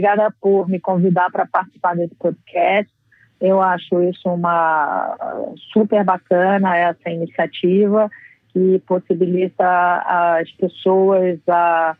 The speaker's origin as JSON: {"language": "Portuguese", "region": "Rio de Janeiro", "country": "Brazil", "moved": "yes", "lives_now": "São Paulo, Brazil", "said": "nós somos cariocas, e desde que a gente se conhece, assim, a gente ia naqueles leiloizinhos pequenos que tinha lá no Rio"}